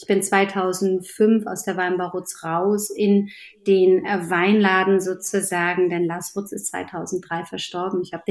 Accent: Rostock, Mecklenburg-Vorpommern, Germany; Ich bin ein Kind des Nordens. Ich bin in Rostock geboren und an der Küste groß geworden.

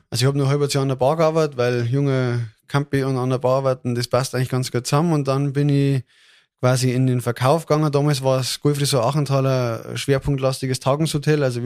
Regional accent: Übersee, Bavaria, Germany; bin 35 Jahre, komme direkt vom Chiemsee, bin quasi ein waschechter Chiemgauer, Überseher.

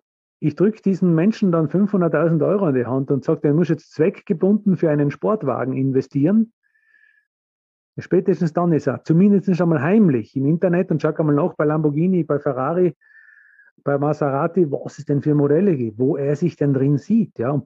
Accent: Tristach, Tyrol, Austria; Da habe ich bei einem Vortrag in meiner Heimat, wo ich ganz selten meine Vorträge halte, einen riesen Applaus gekriegt in meinem Heimatdorf, da in Tristach.

